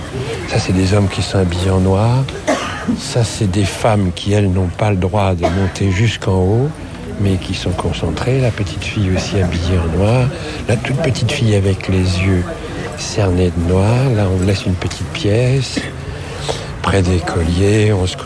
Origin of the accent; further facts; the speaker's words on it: France; nos enseignants à nous, chez nous en France